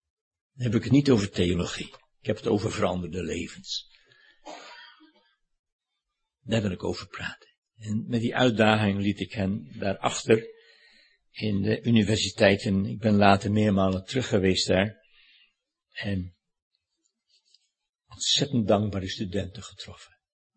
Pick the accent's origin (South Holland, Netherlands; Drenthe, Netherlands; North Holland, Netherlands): North Holland, Netherlands; Sint Pancras; Ik kom uit Sint Pancras en boven Alkmaar, hè, donker in Holland. En daar ben ik ook op de lagere school geweest.